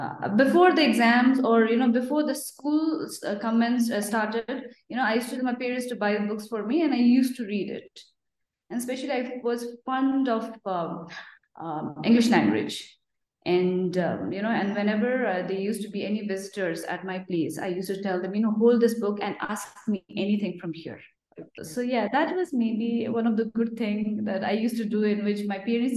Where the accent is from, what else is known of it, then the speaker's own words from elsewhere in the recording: Kurseong, West Bengal, India; I'm born and brought up in Kursiam. I don't know whether you've heard of Kursiam. Kursiam is nestled between, Darjeeling and Siliguri. If you happen to travel towards Darjeeling, there's a small town called Kursiam. So I am from Kursiam.